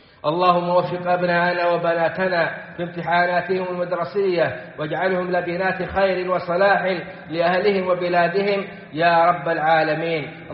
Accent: Saudi Arabia; بلادنا السعودية

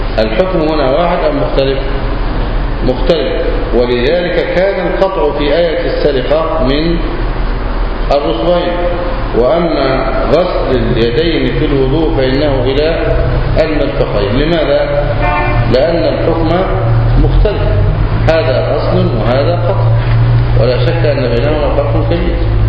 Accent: Egypt; المشتهر عندنا في مصر الكوع إلى الكوع،

